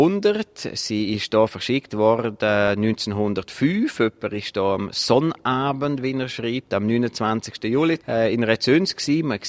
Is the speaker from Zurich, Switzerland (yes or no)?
no; Rhäzüns, Graubünden, Switzerland; die verschiedenen Postkarten, die es gibt, gerade von meiner Heimatgemeinde, von Rezünd